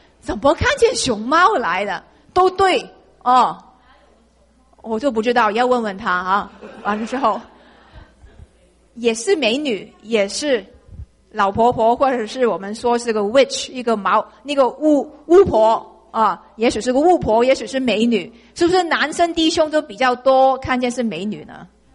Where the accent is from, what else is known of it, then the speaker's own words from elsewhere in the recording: Hong Kong; accent: Cantonese; Chinese is a second language; 因为我是香港来的。所以我说的广东话是不是广东话，我说的国语你们应该都可以听得懂，因为是带的非常重的广东口音吧。